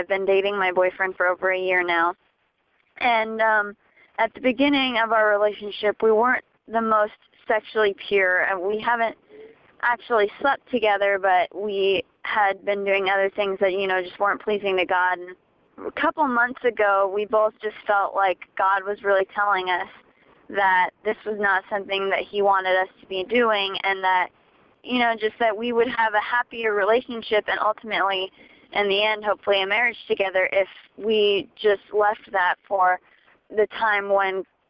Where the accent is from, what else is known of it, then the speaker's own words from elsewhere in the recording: Phoenix, Arizona, United States; I'm from Phoenix.